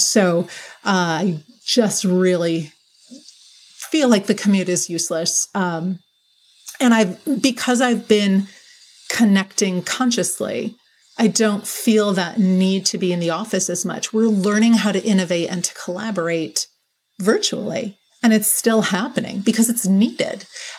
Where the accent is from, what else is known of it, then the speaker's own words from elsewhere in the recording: Maryland, United States; So my home state in Maryland, the Appalachian Trail runs through it